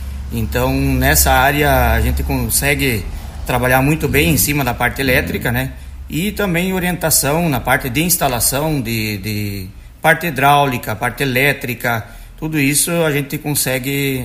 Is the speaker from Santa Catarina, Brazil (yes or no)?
yes; Palmitos, Santa Catarina, Brazil; Eu sou natural de Palmitos, né? Nasci na linha Lambari Palmitos. … E hoje, desde 2010 que a gente saiu da agricultura e está trabalhando na cidade.